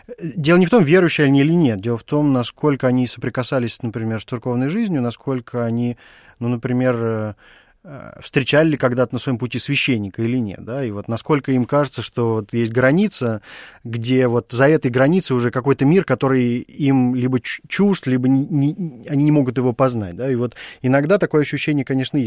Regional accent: Moscow, Russia; потому что я сам из Москворечья

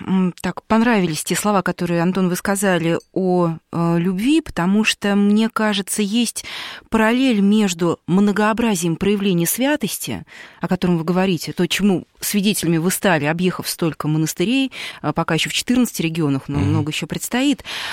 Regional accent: Kaluga Oblast, Russia; вот я же родом из Калужской области.

